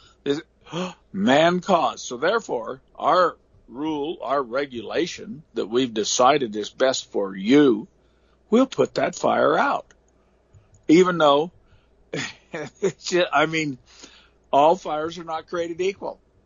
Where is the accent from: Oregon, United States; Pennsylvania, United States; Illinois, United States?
Oregon, United States; You know, where I grew up in Southeast Oregon, very, very on the edge of the timber.